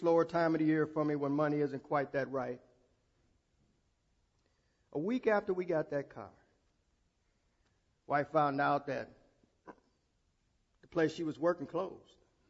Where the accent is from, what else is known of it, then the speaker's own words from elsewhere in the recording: Benton Harbor, Michigan, United States; when I was growing up in Benton Harbor, it wasn't easy for me at all being a mixed person.